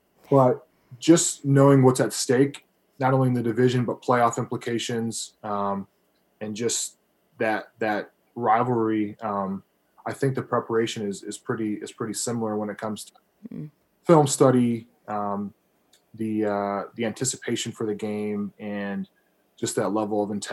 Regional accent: Toledo, Ohio, United States; Yeah, so growing up in Toledo, Ohio, I was a Steelers fan

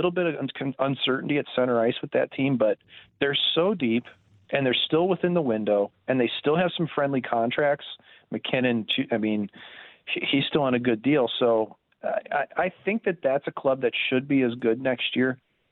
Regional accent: Connecticut, United States; from the rich kids I grew up played with in Connecticut to the cattle ranchers out west from Alberta.

